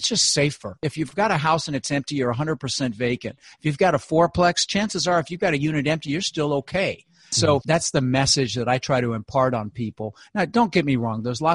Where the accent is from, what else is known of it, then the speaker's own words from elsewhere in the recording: Denver, Colorado, United States; And I grew up in Denver, as I said, and I had pictures of palm trees, got to visit Hawaii once or twice.